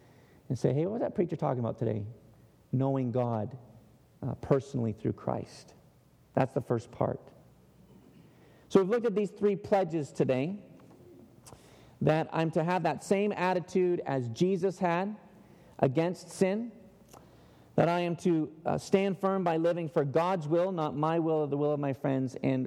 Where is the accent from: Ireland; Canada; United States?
Canada; Ontario; I'm originally from Ontario, Canada